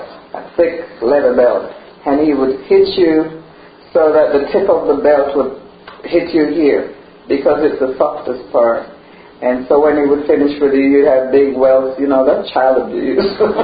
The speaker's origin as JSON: {"language": "English", "country": "Jamaica", "tie": "born or raised there", "said": "And growing up in Jamaica, your neighbors, if they saw you doing something wrong in the street, they were allowed to chastise you"}